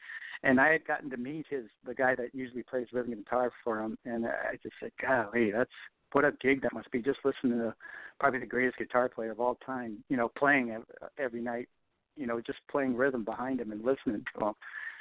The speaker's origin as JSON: {"language": "English", "region": "Michigan", "country": "United States", "tie": "born or raised there", "lives_now": "California, United States", "said": "Yeah, but growing up in Michigan, everybody had basements. You come out to California, nobody has basements."}